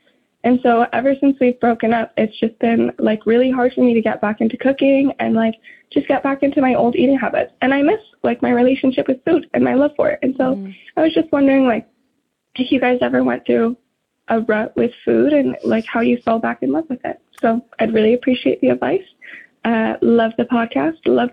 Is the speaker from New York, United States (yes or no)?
no; St. George, Utah, United States; I'm from St. George, Utah.